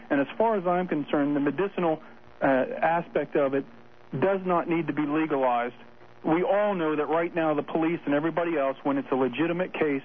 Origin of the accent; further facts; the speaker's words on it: Miami, Florida, United States; I was born and raised down in Miami, Florida.